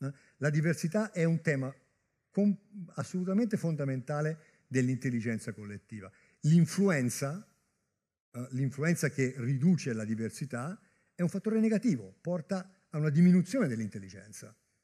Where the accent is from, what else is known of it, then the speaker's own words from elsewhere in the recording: Tuscany, Italy; sono della Garfagnana originariamente